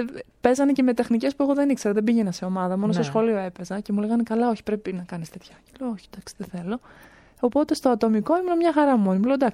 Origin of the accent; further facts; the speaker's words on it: Menidi, Attica, Greece; μεγάλωσα στο Μενίδη. Σε μια, δεν θα έλεγα κακή περιοχή πολύ, αλλά μια περιοχή η οποία δεν θυμίζεται για τις καλές επιλογές που μπορείς να κάνεις.